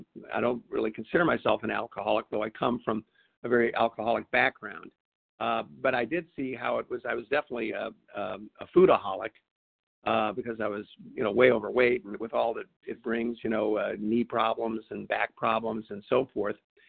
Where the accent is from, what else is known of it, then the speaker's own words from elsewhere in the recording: Nebraska, United States; from Nebraska.